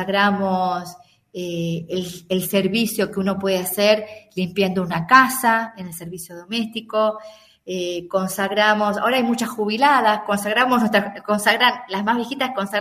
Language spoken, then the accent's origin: Spanish; Mercedes, Buenos Aires Province, Argentina; nosotros vivimos muchísimo tiempo en Mercedes. Yo hice toda mi infancia en Mercedes, provincia de Buenos Aires.